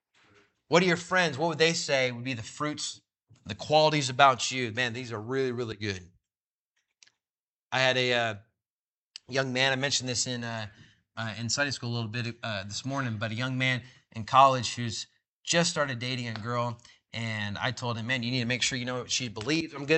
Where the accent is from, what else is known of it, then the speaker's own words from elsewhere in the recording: Sacramento, California, United States; Man, it's better out here in the country than when I grew up in Sacramento.